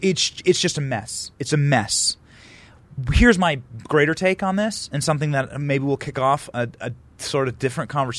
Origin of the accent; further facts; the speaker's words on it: Iowa, United States; I was raised in Iowa. You were raised in Illinois. Half of the year is Hoth, essentially, in those states.